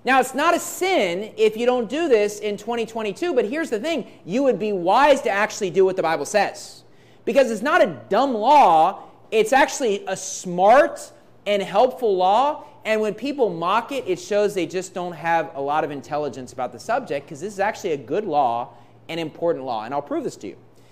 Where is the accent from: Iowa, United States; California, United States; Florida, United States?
Iowa, United States; born there; I was born in Iowa, right, which is the big corn state, but I was never a farmer, okay? We only lived there for like a year, okay?